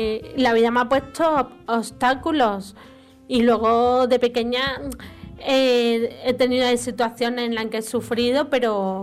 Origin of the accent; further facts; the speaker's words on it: Granada, Andalusia, Spain; also born or lived in Mexico; Yo soy de Granada, pero no de nacimiento. Porque toda mi familia es española, menos yo nací en México.